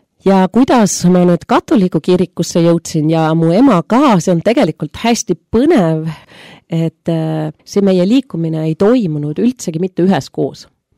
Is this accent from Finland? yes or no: no; southern Germany, Germany; ma kasvasin lõuna Saksamaal, kus enamus kirikuid ongi katoliku kirikud ikkagi.